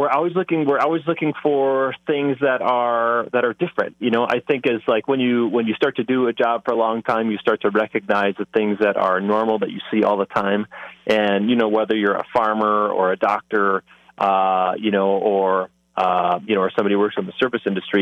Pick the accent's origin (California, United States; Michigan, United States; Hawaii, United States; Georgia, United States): Michigan, United States; I'm originally from Michigan and worked in a similar capacity there for a number of years.